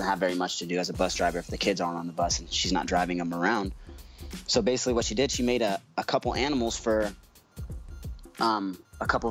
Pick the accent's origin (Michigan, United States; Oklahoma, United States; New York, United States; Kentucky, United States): Oklahoma, United States; He said we're from Oklahoma. Yeah, we are, for sure.